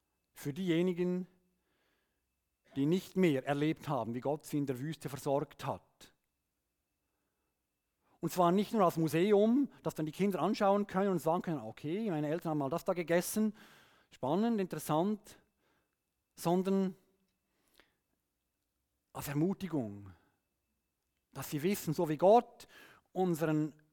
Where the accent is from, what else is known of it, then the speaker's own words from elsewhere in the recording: Switzerland; dass wir auch das checken müssen als Schweizer.